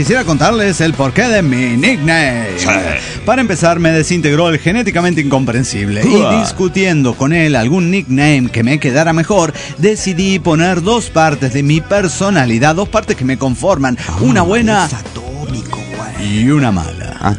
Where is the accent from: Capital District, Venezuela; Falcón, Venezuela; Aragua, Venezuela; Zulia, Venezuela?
Zulia, Venezuela; Maracaibo; now in Colombia; maracucho en Locombia.